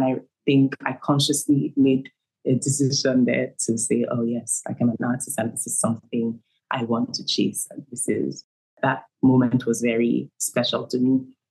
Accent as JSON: {"language": "English", "country": "Nigeria", "said": "Well, I think like practicing as a Nigerian artist isn't the easiest journey to embark on."}